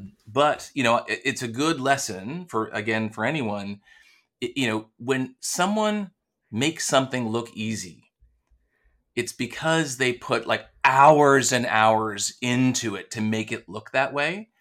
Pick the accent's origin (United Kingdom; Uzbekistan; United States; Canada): Canada; And so being Canadian, people want to Frenchify my name all the time